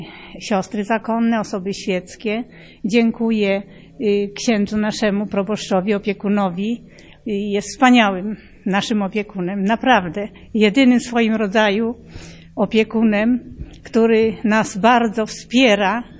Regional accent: Wolanów, Masovian Voivodeship, Poland; pochodzę z parafii świętej Doroty w Wolanowie. To jest 15 kilometrów do Radomia.

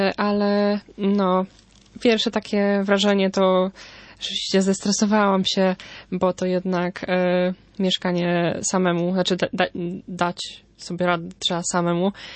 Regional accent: Pomeranian Voivodeship, Poland; zastanawiałam się, czy zostać u mnie na Pomorzu, gdzieś na uczelni

